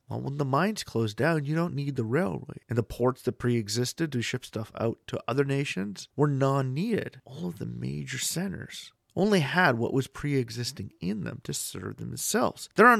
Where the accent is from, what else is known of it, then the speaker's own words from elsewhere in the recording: Canada; building new mines in my home country, Canada, can be a snail's pace.